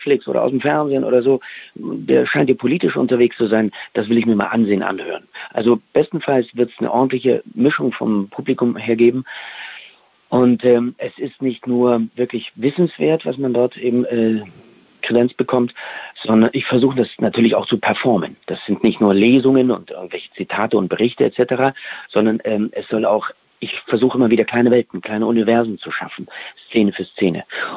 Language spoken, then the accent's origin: German; Bautzen, Saxony, Germany; Ich bin selber Sachse, stamme aus Bautzen in der Nähe von Dresden.